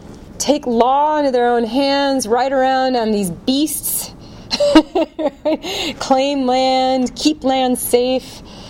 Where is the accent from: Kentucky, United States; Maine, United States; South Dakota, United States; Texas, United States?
South Dakota, United States; I grew up in South Dakota, right? So I grew up around a lot of this kind of empty vastness.